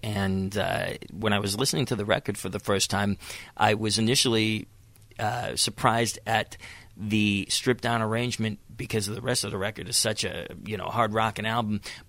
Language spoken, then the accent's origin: English; Johnstown, Pennsylvania, United States; I'm originally from Johnstown, PA.